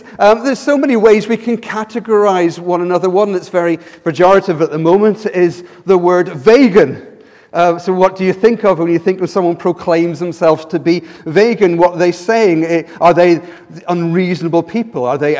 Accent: Leeds, Yorkshire and the Humber, United Kingdom; I was born in Leeds, and so I'm kind of a northerner. I know my voice maybe doesn't give that away, but that's where I came from.

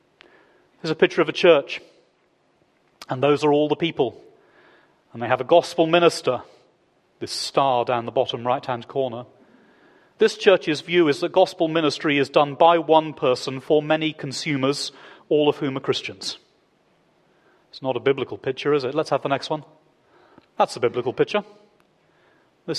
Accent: United Kingdom; I do a lot of the time because I'm a Brit.

